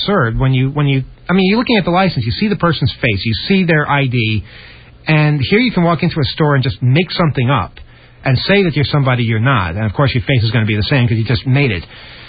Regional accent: New Jersey, United States; I grew up in New Jersey, and I remember one of the key things for contacting my parents for a ride or in an emergency in my teen years, not when I was 8, was the payphone.

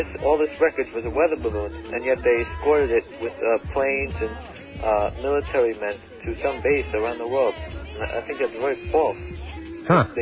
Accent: New York, United States; I'm from South Shore of Long Island.

